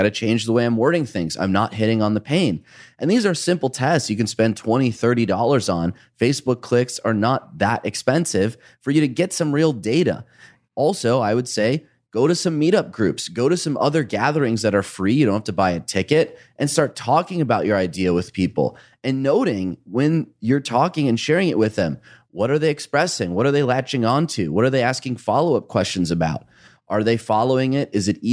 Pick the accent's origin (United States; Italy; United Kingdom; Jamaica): Italy; English is a second language; I'm about to start an NGO that's about educating people on a sustainable lifestyle in my home country of Italy.